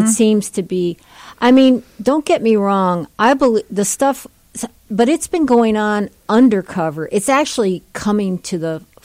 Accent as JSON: {"language": "English", "country": "Haiti", "said": "I'm from Haiti. And the one thing I know, like coming from Haiti, when I was, by the time when I hit 14, 15"}